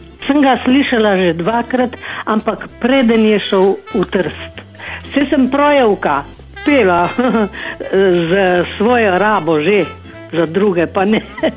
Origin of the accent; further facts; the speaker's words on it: Ilirska Bistrica, Littoral–Inner Carniola, Slovenia; iz Ilirske Bistrice